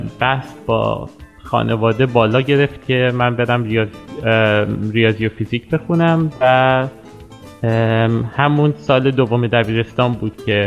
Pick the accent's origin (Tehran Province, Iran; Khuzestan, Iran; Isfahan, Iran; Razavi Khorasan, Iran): Tehran Province, Iran; Tehran; من توی تهران به دنیا اومدم و بزرگ شدم، ولی خانوادم اهل تبریزم، واسه همین از زبان شیرین ترکی هم خیلی بلدم.